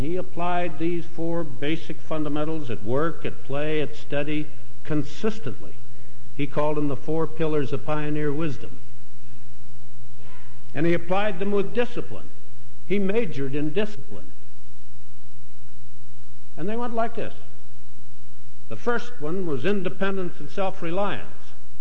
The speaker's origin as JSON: {"language": "English", "town": "Chinook", "region": "Montana", "country": "United States", "tie": "born or raised there", "said": "I grew up in Chinook. I was second born of seven sons of a tough old Montana pioneer lawyer."}